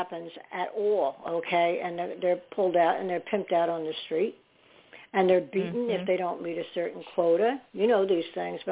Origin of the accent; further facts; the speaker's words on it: New York City, New York, United States; I'm from New York, so I know all the city.